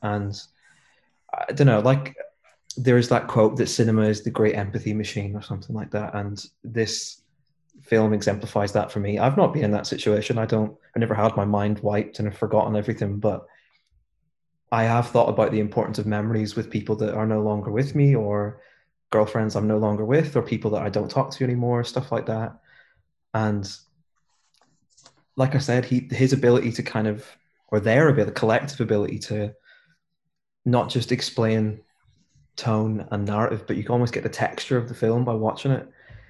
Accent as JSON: {"language": "English", "country": "Ireland", "said": "like I'm from Ireland, when I go home for Christmas"}